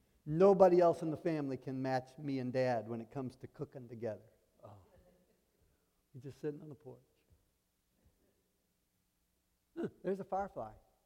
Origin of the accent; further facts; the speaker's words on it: the South, United States; Dad had 6 kids. Now, we're from the South, but he did not need help in the fields.